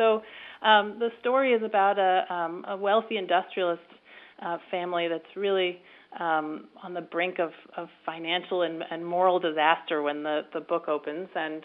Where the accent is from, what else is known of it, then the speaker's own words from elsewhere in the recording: New York City, New York, United States; I grew up in New York City, and New York is, you know, it's such an ambitious place